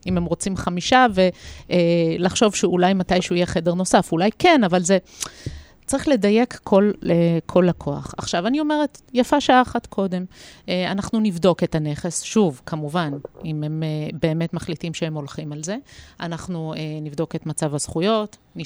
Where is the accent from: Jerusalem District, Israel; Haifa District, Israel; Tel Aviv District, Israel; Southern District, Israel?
Haifa District, Israel; Haifa; למשל אני חיפאית